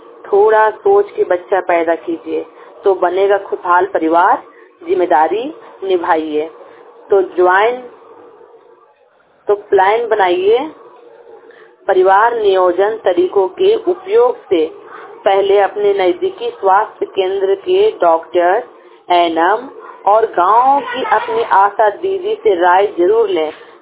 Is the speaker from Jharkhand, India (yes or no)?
yes; Bagodar, Jharkhand, India; मैं बगोदर की जर्मुन्ने चट्टी की रहने वाली हूँ।